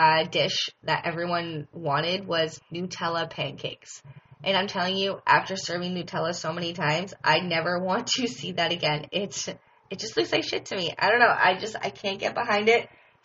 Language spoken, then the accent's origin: English; Ontario, Canada; So, I'm actually from Ontario, and I didn't even know about this case, even though I live in Canada